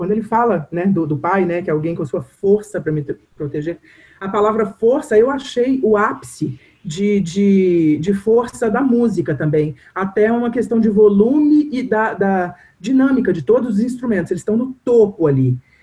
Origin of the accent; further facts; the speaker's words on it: Minas Gerais, Brazil; Sou mineira, né, e tal, e o mineiro é muito católico, né, assim, tem aquela coisa mais rígida ali, eu venho de uma família onde, todo mundo católico